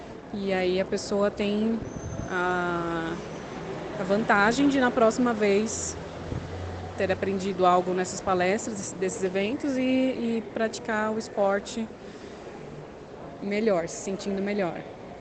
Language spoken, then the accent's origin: Portuguese; São Paulo, Brazil; eu sou de São Paulo